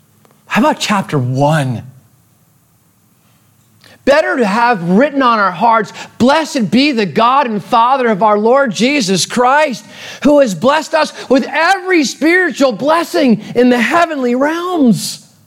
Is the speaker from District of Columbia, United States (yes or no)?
no; New Jersey, United States; Yeah, I'm from Jersey.